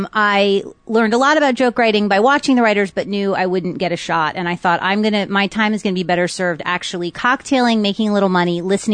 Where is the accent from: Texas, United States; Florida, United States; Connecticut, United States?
Florida, United States; Miami Beach; So ended up growing up in Miami Beach